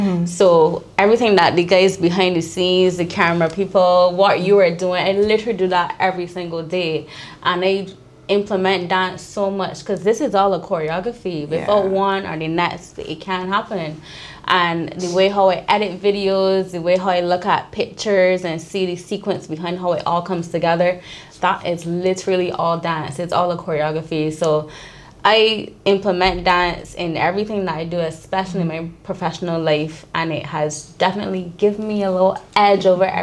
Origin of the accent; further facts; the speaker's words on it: England, United Kingdom; So I'm an English girl.